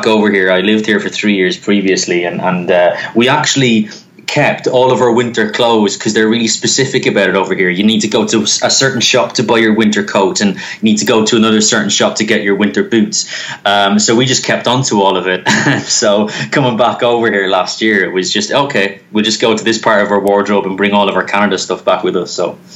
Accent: Ireland; growing up in Ireland, we didn't actually have, in our family home, we didn't have access to UK channels, multi-channel, as we call it back home.

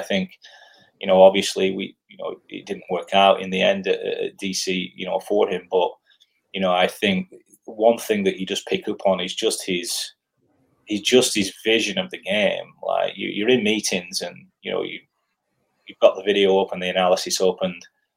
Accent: Preston, North West England, United Kingdom; I'm from Preston

